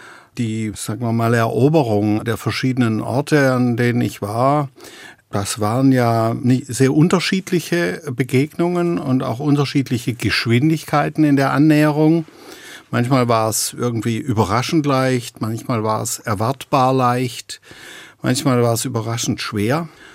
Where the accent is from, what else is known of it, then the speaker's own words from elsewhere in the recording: Stuttgart, Baden-Württemberg, Germany; born there; Wenn man jetzt nach Stuttgart kommt, merkt man das schon, dass es eine Heimat ist.